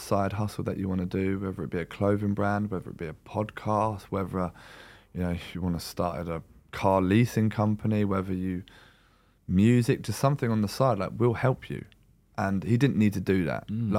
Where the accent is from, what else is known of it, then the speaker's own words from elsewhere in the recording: London, United Kingdom; I'm from London. My family's in London.